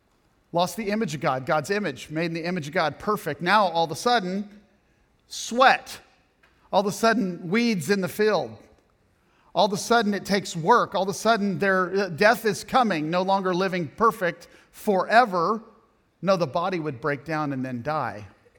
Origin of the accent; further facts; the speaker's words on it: Kansas, United States; We're from Kansas. We just got off. We rode our horse.